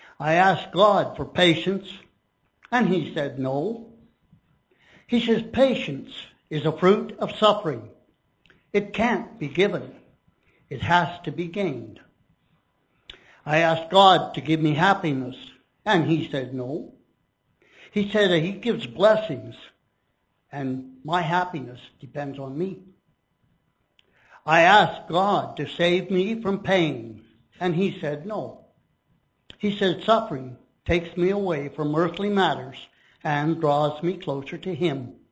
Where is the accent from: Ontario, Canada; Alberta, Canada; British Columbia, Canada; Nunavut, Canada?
Alberta, Canada; from Alberta, Canada